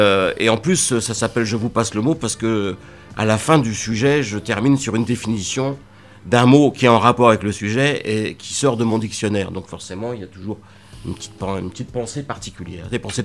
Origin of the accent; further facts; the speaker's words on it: Paris, Île-de-France, France; born there; Moi, je suis né à Paris.